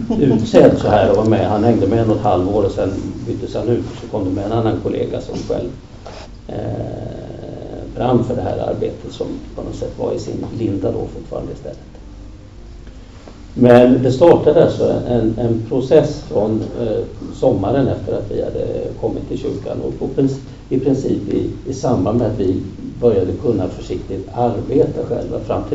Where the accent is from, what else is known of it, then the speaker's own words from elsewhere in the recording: Sweden; För oss som svenskar och som ändå var helt annorlunda och liksom out of the blue var det inte så märkvärdigt.